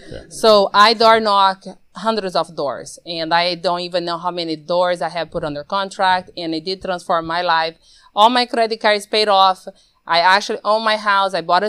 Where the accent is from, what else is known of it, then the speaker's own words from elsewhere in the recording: Brazil; also born or lived in New Jersey / Texas; now in United States; And I am born and raised in Brazil, been in the U.S. for a while now, and came in, started living the American, more headache than dream at the time.